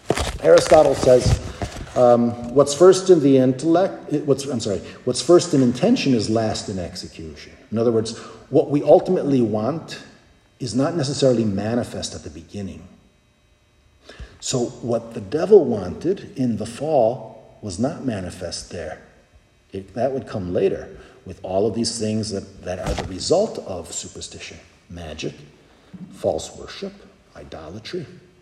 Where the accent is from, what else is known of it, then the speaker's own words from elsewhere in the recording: Chicago, Illinois, United States; Part of that could be owing to the fact that I grew up in Chicago, and we kind of had this gift of speaking without moving our lips.